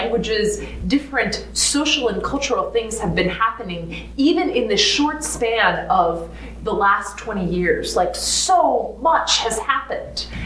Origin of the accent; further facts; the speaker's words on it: New York City, New York, United States; I was raised in New York City, in a really liberal inner city Lutheran church